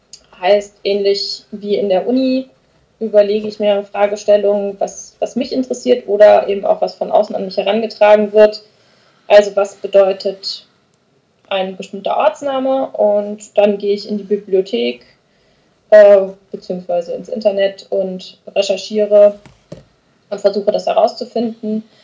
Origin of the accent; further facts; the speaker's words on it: Rheinbach, North Rhine-Westphalia, Germany; also born or lived in Hamburg; Geboren bin ich außerhalb des Rheinlands in Hamburg.